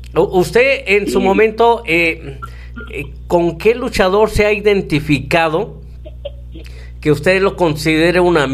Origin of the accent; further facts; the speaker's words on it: Ciudad Guzmán, Jalisco, Mexico; yo soy de Ciudad Guzmán.